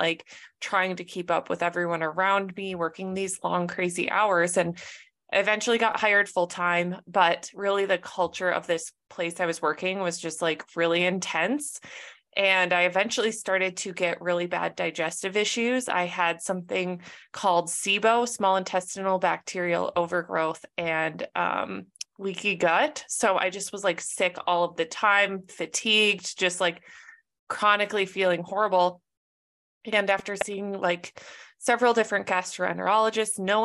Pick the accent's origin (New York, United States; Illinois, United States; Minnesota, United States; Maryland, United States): Minnesota, United States; also born or lived in Southern California; I grew up in Minnesota and then I got an internship opportunity in Southern California. So I moved to Southern California.